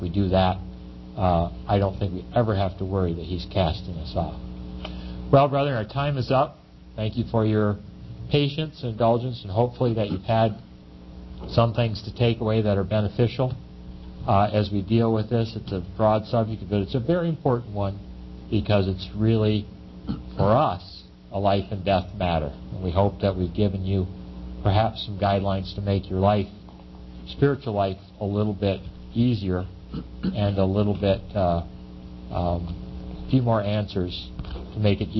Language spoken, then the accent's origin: English; Midwest, United States; I come from the Midwest, you know, where the brethren have very different sort of things